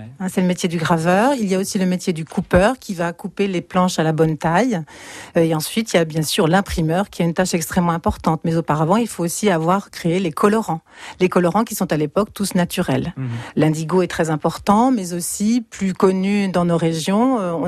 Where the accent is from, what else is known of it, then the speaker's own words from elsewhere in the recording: Auvergne-Rhône-Alpes, France; les Suisses viennent volontiers travailler chez nous en Savoie